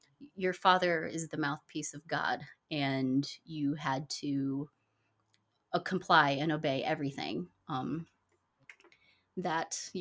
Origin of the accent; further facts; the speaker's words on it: Chicago, Illinois, United States; born there; I am a proud Filipina American. I'm the first of my family born in the U.S. I was born in Chicago.